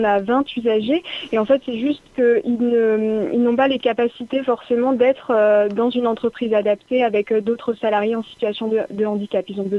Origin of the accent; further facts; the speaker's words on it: Grand Est, France; je pense que ça s'entend peut-être à mon accent, mais on est basé historiquement dans le Grand Est.